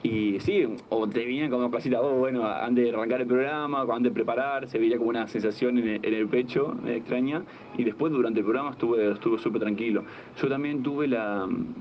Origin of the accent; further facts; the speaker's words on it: Argentina; now in Rosario, Argentina; Sí, digo, yo estoy viviendo en Rosario, en realidad soy de un pueblo.